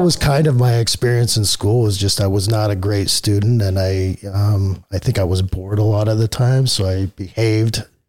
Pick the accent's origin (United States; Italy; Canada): United States; Roy; So I grew up in Roy, still there, haven't left. I said never left Mayberry, if you know that reference.